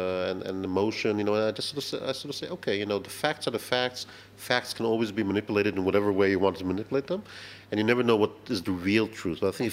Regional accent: United States; now in United Kingdom; as a kid, I grew up in America. So I was influenced strongly by American cinema and, you know, American television, even.

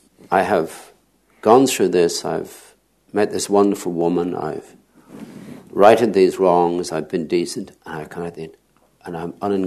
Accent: Ireland; I grew up in Ireland in the 1950s with a deep sense of sin.

